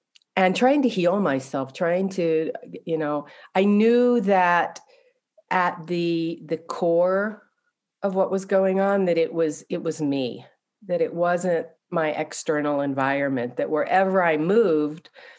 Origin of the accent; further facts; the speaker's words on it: the South, United States; But in my own childhood, I grew up in the Deep South during the time of the Civil Rights Movement.